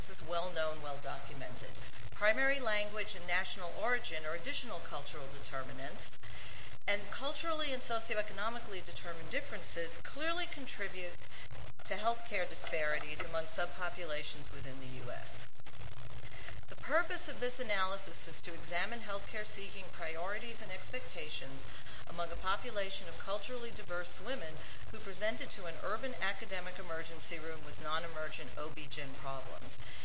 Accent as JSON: {"language": "English", "region": "New York", "country": "United States", "tie": "born there", "said": "I am a New Yorker by birth, which if I talk too fast, you'll need to slow me down."}